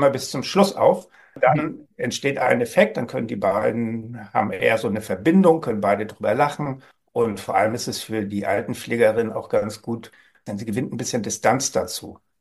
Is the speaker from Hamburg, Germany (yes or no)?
yes; Hamburg, Germany; born there; ich wurde vor 62 Jahren in Hamburg geboren.